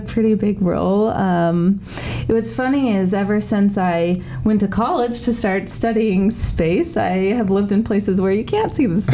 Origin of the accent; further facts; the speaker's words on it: Grand Junction, Colorado, United States; I grew up in Grand Junction, Colorado.